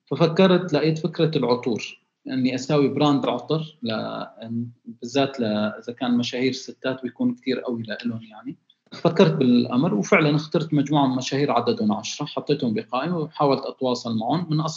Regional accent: Raqqa, Raqqa Governorate, Syria; أنا طبعا من سوريا من الرقة، والمدينة هي مثل ما بقول نحن بنتميز بالموضوع الشعر وموضوع كأمور أدبية.

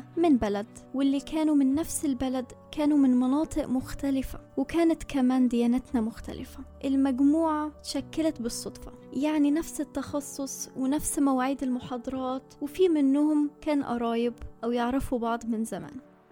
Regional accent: Cairo, Cairo Governorate, Egypt; أنا مصرية من القاهرة بس ما تولدتش فيها. بابايا ومامتي اتجوزوا وهم صغيرين قوي وسافروا يشتغلوا برا من بداية حياتهم. أنا وأخواتي كلنا تولدنا وتربينا برا وكبرنا في بلد تاني غير بلدنا

